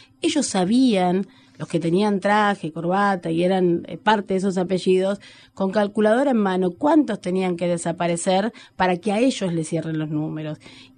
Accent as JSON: {"language": "Spanish", "country": "Argentina", "said": "ayudarnos a reconstruir nuestra propia identidad como argentinos"}